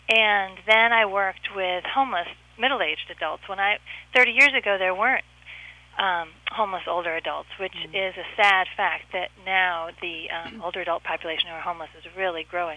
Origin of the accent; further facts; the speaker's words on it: Washington, District of Columbia, United States; I grew up in Washington, D.C., when it was 90% African American.